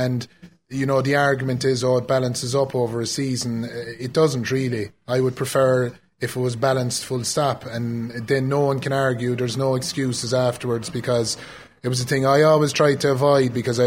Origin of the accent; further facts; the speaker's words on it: Lixnaw, County Kerry, Ireland; I come from Lixnaw. I come from a hurling area.